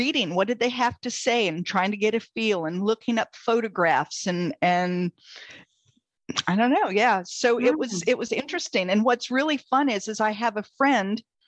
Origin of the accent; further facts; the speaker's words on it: United States; Well, and especially as an American who has done very little international travel. Mm. You know, I know North Carolina and I know the East Coast of the United States.